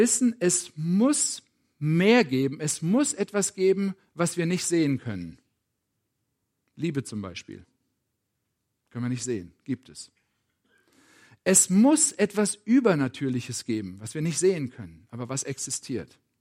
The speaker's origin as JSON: {"language": "German", "town": "Potsdam", "region": "Brandenburg", "country": "Germany", "said": "kam ich mir als Potsdamer schon so ein bisschen vor wie Bethlehem. Klein und unbedeutend."}